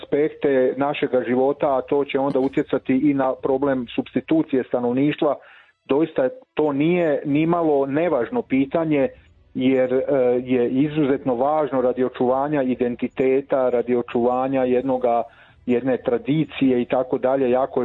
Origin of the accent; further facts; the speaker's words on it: Croatia; Zapravo samo u tome hoćemo li mi u nekom mjeri kao Hrvati.